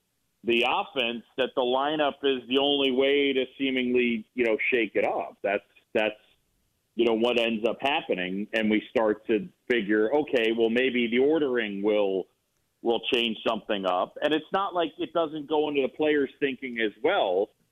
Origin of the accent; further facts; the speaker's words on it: New York City, New York, United States; Yeah, so I grew up in New York City, and I moved to this area in New York called Roosevelt Island, and I met a friend when I was 7 years old.